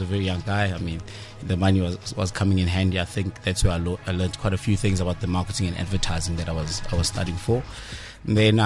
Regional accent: Middelburg, Mpumalanga, South Africa; English is a second language; now in Pretoria, South Africa; Basically, I come from a small town I grew up in Middleburg. It's all the way in Mpumalanga.

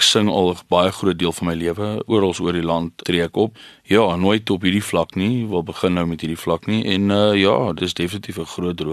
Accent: Ladysmith, KwaZulu-Natal, South Africa; also born or lived in Clarens; ek is daar gebore. Ek het groot geword in Ladysmith, maar direk na skool het ek Clarence toe gegaan na die familiebesigheid.

